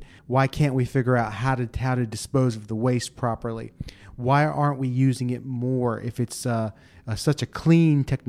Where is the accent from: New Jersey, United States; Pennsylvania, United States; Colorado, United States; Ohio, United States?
New Jersey, United States; Guys, I grew up very close to Three Mile Island. I grew up in South Jersey, about 3 hours away from where that happened.